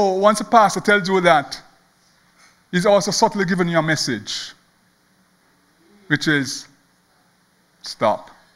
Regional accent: Jamaica; I'm from Jamaica

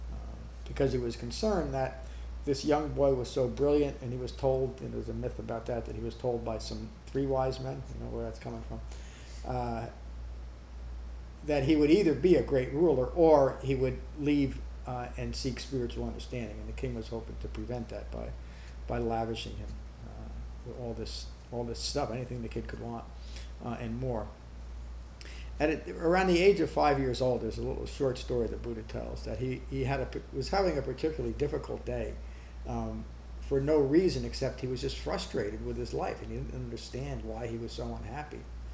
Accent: Berkeley Heights, New Jersey, United States; I was brought up in Berkeley Heights, a middle-class part of America, Berkeley Heights, New Jersey.

